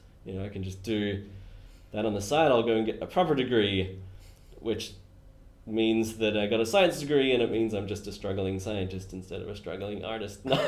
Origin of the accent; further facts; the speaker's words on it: Northern Ireland, United Kingdom; born there; I was born in Northern Ireland. 1984.